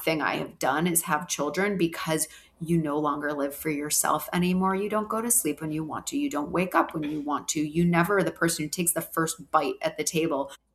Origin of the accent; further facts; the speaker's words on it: Massachusetts, United States; I grew up in Massachusetts, where, you know, the New England Patriots are actually the state religion.